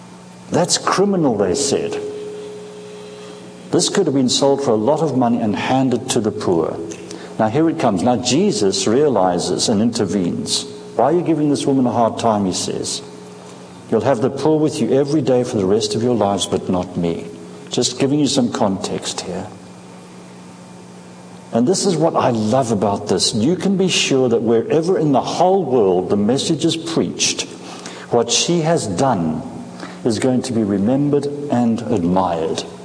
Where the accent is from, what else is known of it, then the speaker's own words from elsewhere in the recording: Scotland, United Kingdom; born there; also born or lived in Africa; I was born in Scotland and grew up in Africa